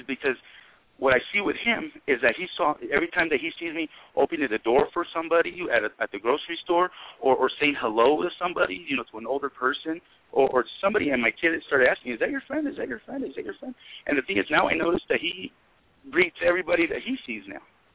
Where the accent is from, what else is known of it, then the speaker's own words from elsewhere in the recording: Yuma, Arizona, United States; I'm from Yuma, Arizona